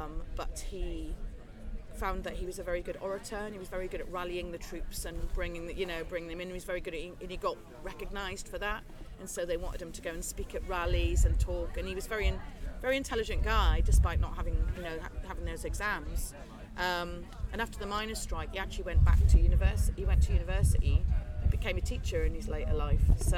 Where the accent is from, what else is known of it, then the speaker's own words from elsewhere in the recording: South Shields, North East England, United Kingdom; I'm from the northeast of England, so I grew up in South Shields, okay, and then in a small village near there. So, very passionate Geordies